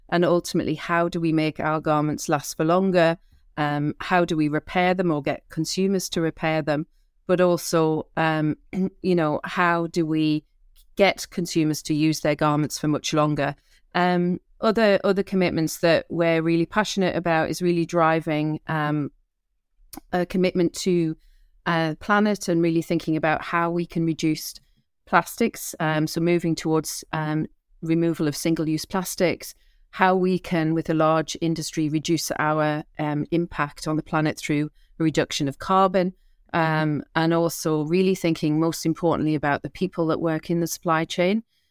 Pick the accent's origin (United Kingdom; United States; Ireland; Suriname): United Kingdom; North East England; I'm a Geordie.